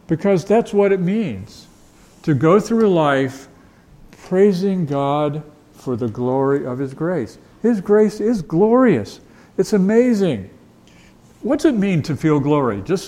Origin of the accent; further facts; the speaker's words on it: Beckley, West Virginia, United States; born there; We went very near the town where I was born in Beckley, West Virginia